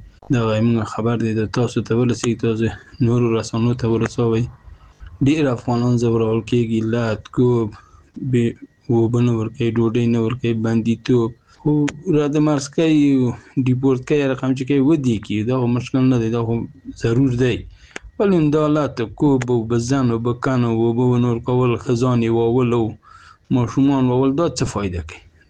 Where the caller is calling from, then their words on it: Iran; زه یو نفر د ایران غږیږم.